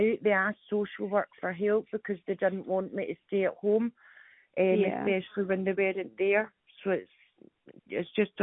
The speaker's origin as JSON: {"language": "English", "town": "East Kilbride", "region": "Scotland", "country": "United Kingdom", "tie": "born or raised there", "also_born_or_lived": "Waterfoot", "said": "And then they moved back to East Kilbride. I was born in East Kilbride."}